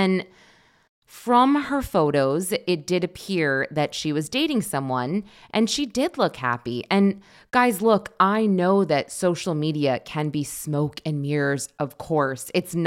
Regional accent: Northeast, United States; And I'm from the Northeast, so this was a bit confusing for me just to say all of the states and the counties.

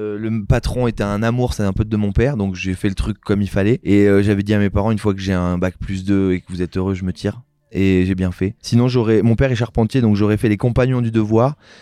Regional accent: Saint-Émilion, Nouvelle-Aquitaine, France; Et moi, je viens de Saint-Émilion.

